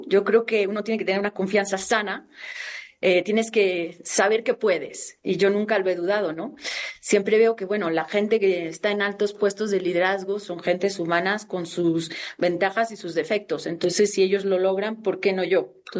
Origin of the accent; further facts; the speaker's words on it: Mexico; Soy mexicana, soy chiquita, soy picosita.